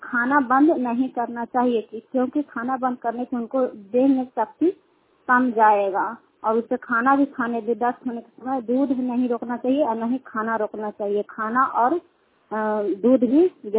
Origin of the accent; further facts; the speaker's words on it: Sukhhariya, Bihar, India; सुखहरिया के रहने वाले हैं, रुखाई पंचायत के चंदी प्रखंड नालंदा जिला के निवासी हूँ।